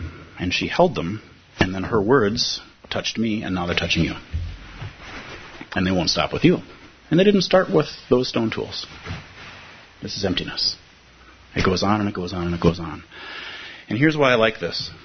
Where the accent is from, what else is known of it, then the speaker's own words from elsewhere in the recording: United States; I'm an American provisionally, but before that my ancestors were Irish